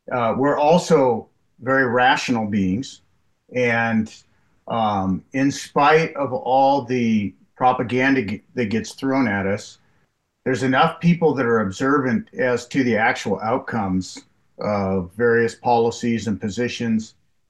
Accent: Salem, Oregon, United States; now in Seattle, United States; Well, I grew up in Salem, Oregon, and came up to go to college here in Seattle, where I met my wife.

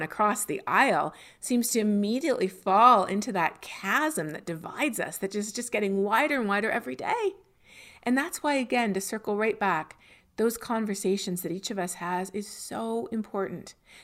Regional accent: Canada; I'm from Canada, where there's a national price on carbon.

